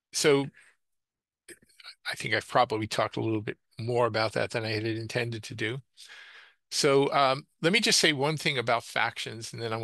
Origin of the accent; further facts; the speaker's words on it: New York City, New York, United States; I grew up originally in New York City, went to Flushing High School, and I watched as most of Flushing just basically pretty much got run over